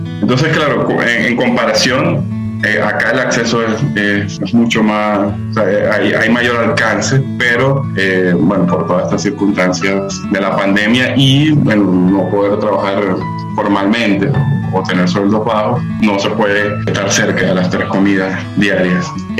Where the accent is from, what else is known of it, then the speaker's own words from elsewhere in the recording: Venezuela; moved away; Yo también soy venezolano y soy migrante.